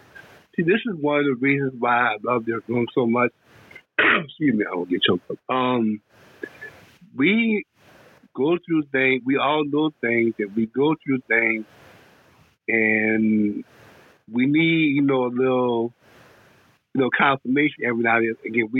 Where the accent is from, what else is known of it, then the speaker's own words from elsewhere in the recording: New Orleans, Louisiana, United States; I'm from New Orleans, for people who don't know.